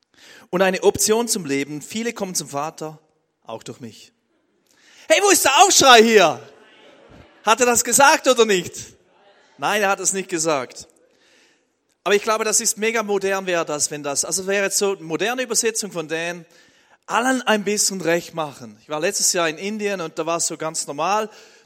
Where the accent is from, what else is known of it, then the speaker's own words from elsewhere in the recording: Switzerland; Ich bin ja in der Schweiz aufgewachsen, auf einem Bauernhof.